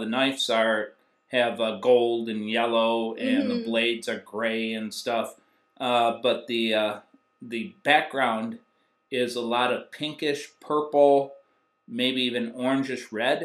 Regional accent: the South, United States; It reminds me of being in the back of my pickup truck when I was growing up in the South.

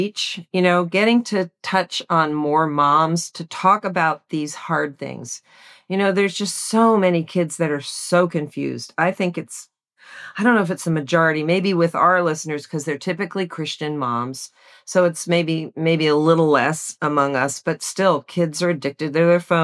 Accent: New Jersey, United States; now in Tennessee, United States; And I'm from New Jersey. If you'd asked me 20 years ago, will you ever live in Tennessee? I said, no, it's the South. I'm a Northeasterner.

